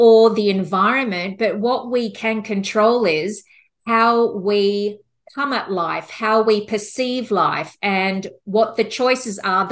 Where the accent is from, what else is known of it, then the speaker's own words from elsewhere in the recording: Australia; now in United States; I was born and raised in Australia.